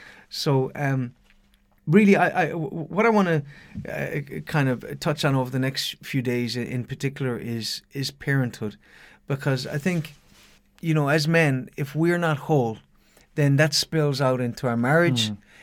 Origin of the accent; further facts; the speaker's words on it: Ireland; certainly I can say that here as an Irishman, I see that generational dysfunction.